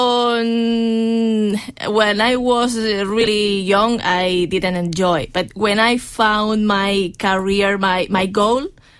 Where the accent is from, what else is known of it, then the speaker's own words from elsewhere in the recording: Spain; English is a second language; now in Ireland; Well, first I have to say that I am from Spain.